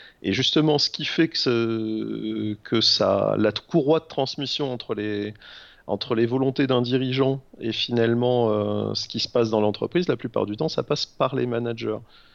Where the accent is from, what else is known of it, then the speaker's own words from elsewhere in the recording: Provence-Alpes-Côte d'Azur, France; D'où je viens? Je suis un pur produit des Hautes-Alpes. Les Alpes vraies, 300 jours de soleil par an.